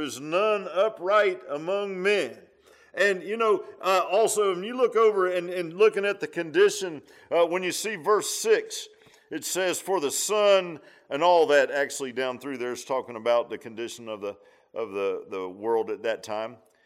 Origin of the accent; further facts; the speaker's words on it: Virginia Beach, Virginia, United States; Even when I was a kid, and I grew up in Virginia Beach, there wasn't cattle everywhere there.